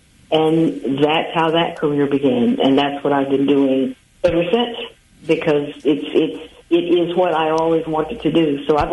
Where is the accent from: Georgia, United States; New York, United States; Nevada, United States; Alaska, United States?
Georgia, United States; Atlanta; She was a librarian at Spelman College in Atlanta, which is my hometown.